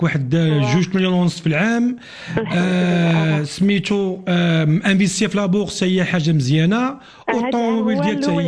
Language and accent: Arabic; Morocco; لانك عارفه المشكل عندنا في المغرب عاوتاني ديال البنات